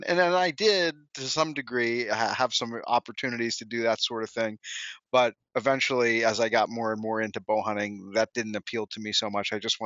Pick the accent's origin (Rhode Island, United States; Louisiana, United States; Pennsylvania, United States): Rhode Island, United States; Growing up in Rhode Island